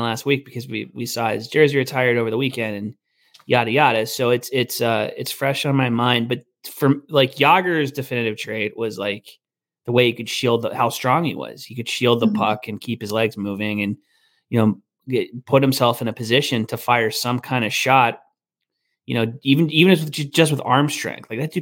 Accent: Pittsburgh, Pennsylvania, United States; So as a little boy growing up in Pittsburgh, I don't remember the 91 or 92 cup seasons.

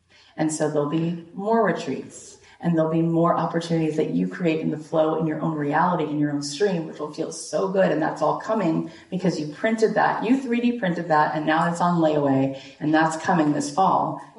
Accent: Boca Raton, Florida, United States; moved away as an adult; now in Los Angeles, United States; I've been in LA since 03, and I grew up right here in Boca Raton, Florida. And I moved to LA when I was 23, and now I'm 44.

